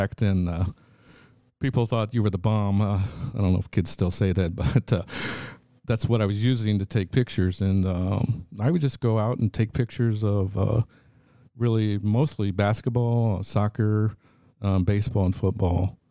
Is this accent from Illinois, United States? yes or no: yes; Alton, Illinois, United States; I grew up in Alton, graduated from Alton High School in 1980, played baseball and basketball.